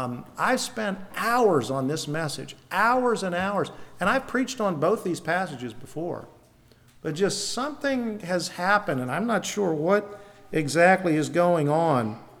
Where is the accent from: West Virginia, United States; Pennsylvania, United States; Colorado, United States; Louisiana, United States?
Pennsylvania, United States; Hollidaysburg; That's kind of my home area where I would have grown up. I grew up in Hollidaysburg.